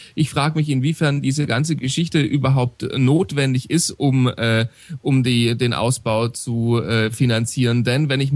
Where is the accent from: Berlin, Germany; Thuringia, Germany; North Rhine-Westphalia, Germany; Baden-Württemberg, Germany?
Baden-Württemberg, Germany; Ludwigsburg; born there; wenn ich zum Beispiel jetzt in Ludwigsburg, wo ich geboren bin und mich auch immer wieder aufhalte